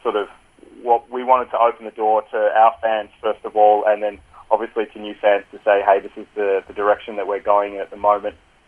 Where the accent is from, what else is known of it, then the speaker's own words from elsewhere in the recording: Melbourne, Victoria, Australia; I grew up in Melbourne